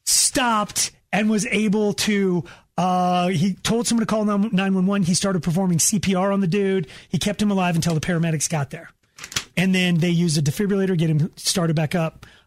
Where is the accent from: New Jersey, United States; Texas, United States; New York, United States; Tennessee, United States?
Texas, United States; There we were. We were both from Texas, and we played lacrosse against each other in high school.